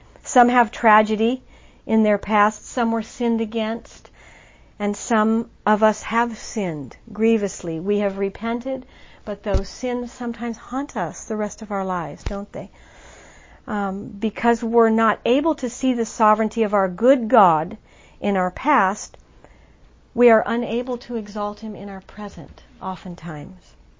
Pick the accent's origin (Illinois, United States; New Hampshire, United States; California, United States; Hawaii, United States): California, United States; born there; I was born on May 14th in 1964 in California.